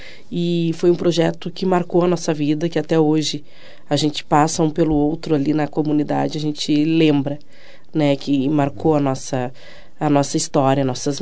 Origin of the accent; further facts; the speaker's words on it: Brazil; eu sou uma menina preta e da favela, né, eu sou cria da Cruzeiro